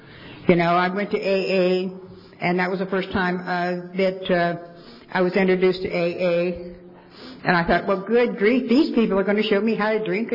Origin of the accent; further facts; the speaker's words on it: Goshen, California, United States; also born or lived in Visalia / Porterville; I was born not too far from here. I was born in Visalia, raised in Goshen. I moved here, moved to Porterville when I was about 12.